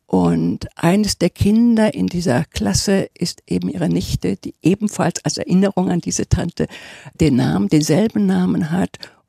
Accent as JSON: {"language": "German", "town": "Trier", "region": "Rhineland-Palatinate", "country": "Germany", "tie": "born or raised there", "said": "als ich mich mit meiner Heimatstadt Trier beschäftigte"}